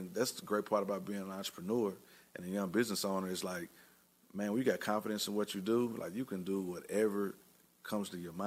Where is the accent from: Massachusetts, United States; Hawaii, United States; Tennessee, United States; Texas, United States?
Tennessee, United States; we're from Tennessee, you know, a lot of local farm goods and, you know, people know, you know, Tennessee for that. However, we grew up, you know, in the city and listened to hip hop